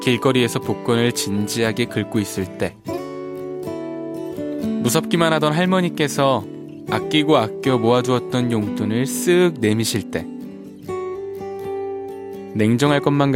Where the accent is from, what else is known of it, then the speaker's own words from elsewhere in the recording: Nonsan, South Chungcheong, South Korea; 왠지 논산 아이들 되게 그 이쁠 것 같아요. 제가 논산 출신이거든요.